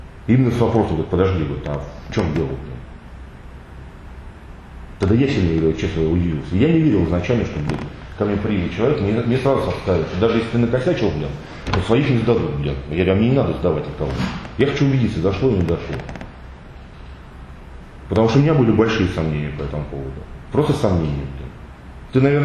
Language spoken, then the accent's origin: Russian; Sevastopol, Ukraine; Ну, я с Украины, блядь. С Севастополя, блядь.